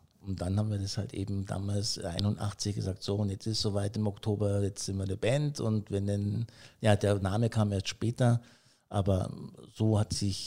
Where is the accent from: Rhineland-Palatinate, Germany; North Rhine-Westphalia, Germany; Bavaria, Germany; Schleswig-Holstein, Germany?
Bavaria, Germany; Lohhof; Ja, ich bin in Lohof letztendlich aufgewachsen